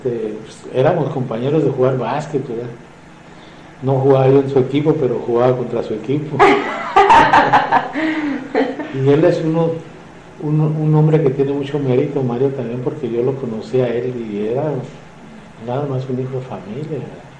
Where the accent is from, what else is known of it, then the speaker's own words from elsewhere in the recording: California, United States; born there; Pero los demás todos nacimos en Calexico o en Jacumba.